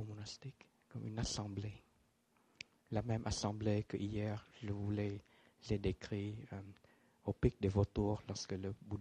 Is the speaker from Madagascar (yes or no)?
no; France; Mon vietnamien était très limité parce que je suis né en France, et j'ai fait toutes mes études en France, toutes mes études en français, dans les lycées français.